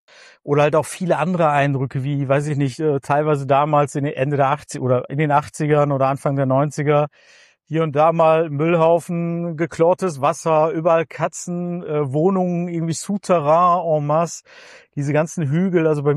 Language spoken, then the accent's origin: German; Mülheim an der Ruhr, North Rhine-Westphalia, Germany; also born or lived in Münster; Ja, also tatsächlich bin ich ein Kind des Ruhrgebiets, wie man so schön sagt. geboren und aufgewachsen in Mühlermann der Ruhr. Mich hat zwischenzeitlich mal beruflich hier und dahin oder fürs Studium hier und dahin gezogen. Also ich habe lange Zeit auch in Münster gelebt, tatsächlich studiert dort. War auch ein paar Jahre in Hamburg